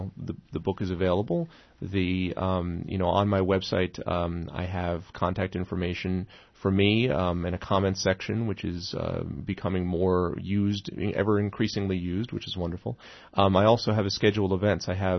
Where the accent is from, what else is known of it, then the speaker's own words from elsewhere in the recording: Connecticut, United States; And then at the end of August, I will have a reading in my hometown in Connecticut.